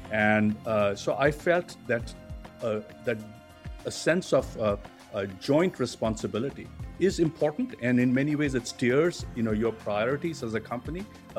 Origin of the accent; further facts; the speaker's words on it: Delhi, India; also born or lived in Mumbai; I came from Delhi and I was working in Bombay.